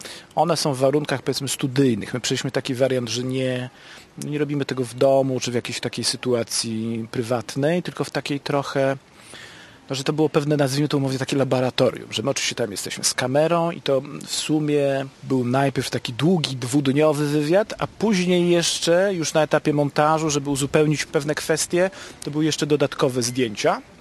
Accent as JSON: {"language": "Polish", "town": "Gdynia", "region": "Pomeranian Voivodeship", "country": "Poland", "said": "ja jestem gdynianinem i jako mały bobas przez moment mieszkałem na jednym podwórku z Kozakiewiczem, czyli na ulicy Żwirkiej Wigury."}